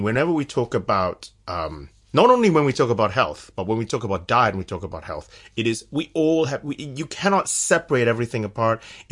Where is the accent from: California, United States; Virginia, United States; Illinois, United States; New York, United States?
California, United States; San Francisco; now in United Kingdom; So I'm from San Francisco.